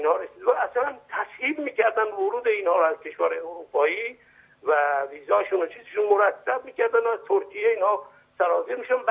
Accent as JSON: {"language": "Persian", "country": "Iran", "also_born_or_lived": "Iraq", "said": "که من هم ایرانی هستم، همی که بالاخره در عراق دنیا اومدم و طلبه نجف بودم"}